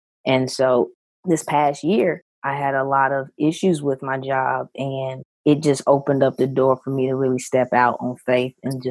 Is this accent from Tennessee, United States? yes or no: yes; Nashville, Tennessee, United States; I'm from Nashville, Tennessee, and my dad was a huge music lover.